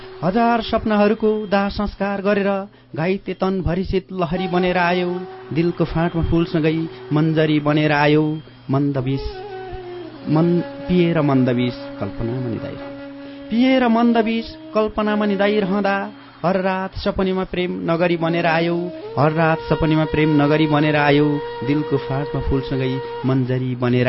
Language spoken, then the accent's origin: Nepali; Jajarkot, Karnali Province, Nepal; born there; म 2043 सालतिर जन्मेको जागरकोटको एउटा विकट ठाउँमा, मेरा बुवा सामान्य किसान, म सामान्य किसान परिवारमा जन्मेको हुँ